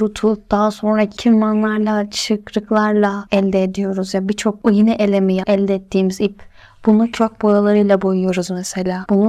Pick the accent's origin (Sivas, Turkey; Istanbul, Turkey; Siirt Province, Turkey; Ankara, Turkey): Ankara, Turkey; bir Ankaralı olarak